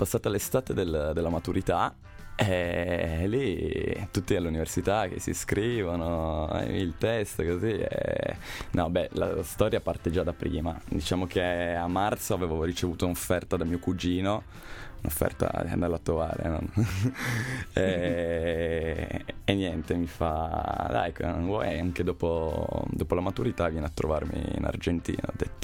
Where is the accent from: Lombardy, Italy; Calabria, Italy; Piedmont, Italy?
Piedmont, Italy; Sant'Ambrogio; vengo da Val di Susa, Sant'Ambrogio, sono di là.